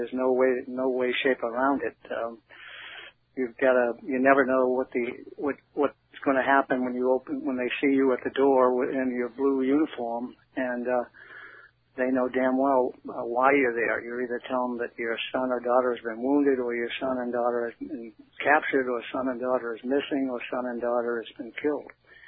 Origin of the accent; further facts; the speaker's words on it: Boston, Massachusetts, United States; settle in Boston, which was my hometown, which was obviously very attractive. And my wife was from Boston as well